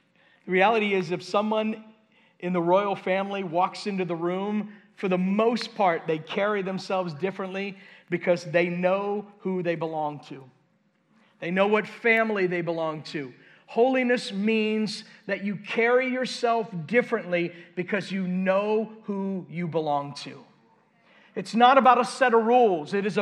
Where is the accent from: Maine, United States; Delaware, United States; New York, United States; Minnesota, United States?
New York, United States; you just laid on the horn because I'm from New York.